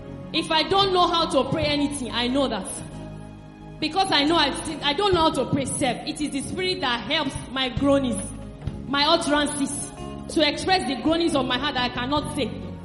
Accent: Nigeria; country is still my country. I am still a Nigerian. If I live abroad, if I am living abroad now

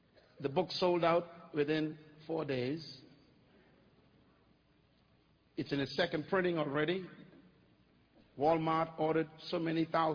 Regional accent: Bainstown Village, New Providence, Bahamas; born there; I was born in 1954. I was born in the Bahamas in a wooden house on 4 rocks. In an island that is 7 miles wide and 21 miles long. I was born in the poorest part of that island called Bainstown Village.

